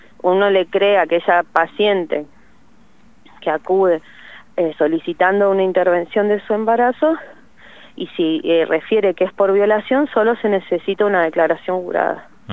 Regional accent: Cutral Có, Neuquén, Argentina; Yo soy de Cutralcó, así que como conozco los sistemas

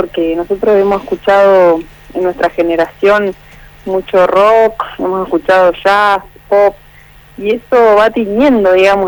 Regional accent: Paraná, Entre Ríos, Argentina; born there; yo nací en Paraná

